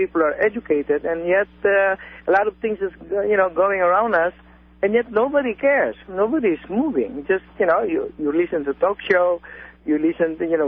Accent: Philippines; From the Philippines.

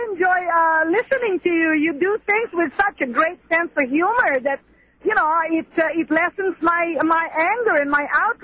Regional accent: Spain; English is a second language; I'm originally from Spain.

